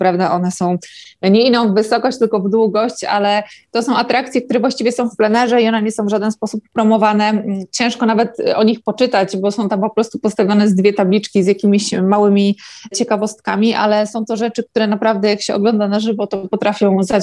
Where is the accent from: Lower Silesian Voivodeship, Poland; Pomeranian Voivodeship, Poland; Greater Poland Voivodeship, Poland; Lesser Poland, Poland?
Pomeranian Voivodeship, Poland; Gdańsk; ja jestem z Gdańska